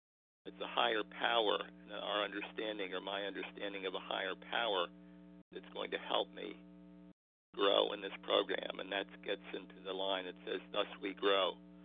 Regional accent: West Chester, Pennsylvania, United States; from Westchester, Pennsylvania

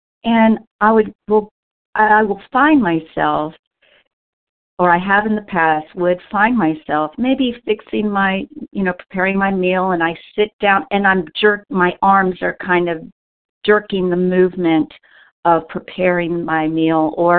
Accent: Texas, United States; I'm from Texas.

